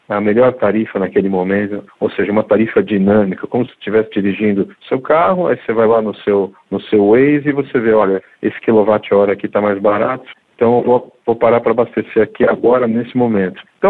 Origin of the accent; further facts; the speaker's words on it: Brazil; Mas nós, como brasileiros, a gente falhou nesse programa violentamente.